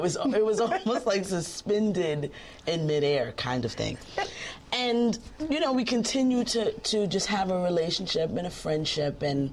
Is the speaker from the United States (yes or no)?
yes; New York, United States; I'm a New Yorker. And I'm going down as such, but I was moving, and I was moving to New Jersey